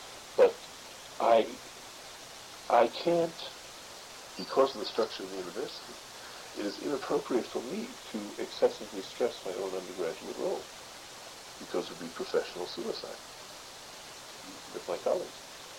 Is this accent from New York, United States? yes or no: yes; New York City, New York, United States; my father's an artist, but I was raised in the Bronx.